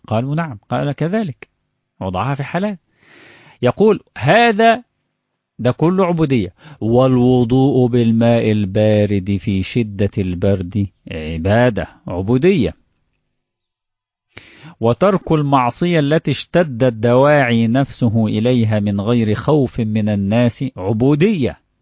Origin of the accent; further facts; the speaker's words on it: Egypt; هديك مثال معاصر عندنا في مصر دلوقتي بعد قانون الإزالة.